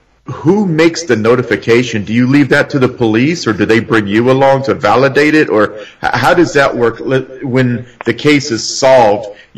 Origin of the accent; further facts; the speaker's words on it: Arizona, United States; I grew up in Arizona.